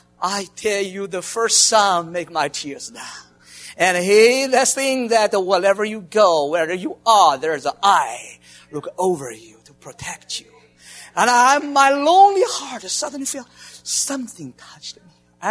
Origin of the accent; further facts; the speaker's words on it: Shanghai, China; English is a second language; moved away as an adult; The first day, I'm so excited. I come from Shanghai. How about you? I'm practicing my English.